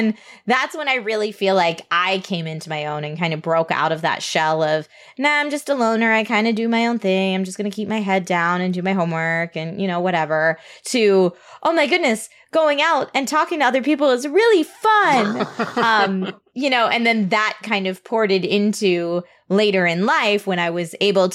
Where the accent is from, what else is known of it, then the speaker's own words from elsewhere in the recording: Pennsylvania, United States; I am originally from a rural town in Pennsylvania, about an hour outside of Philadelphia. I grew up in a really, really, it was a very, very tiny town